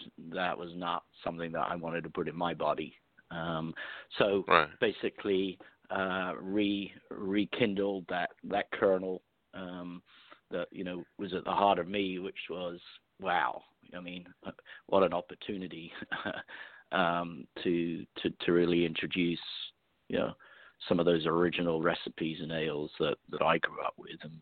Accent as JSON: {"language": "English", "region": "England", "country": "United Kingdom", "said": "So those were the three essentials in life as an Englishman."}